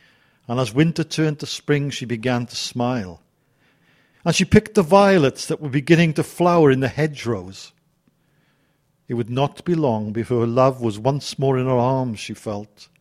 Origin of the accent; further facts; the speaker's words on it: Rhondda, Wales, United Kingdom; now in Essex, United Kingdom; I am indeed from the Rhondda Valley, but I've been living in Essex since 1974. People tell me I haven't lost my accent, but as soon as I go home, I'm told I speak like an Englishman.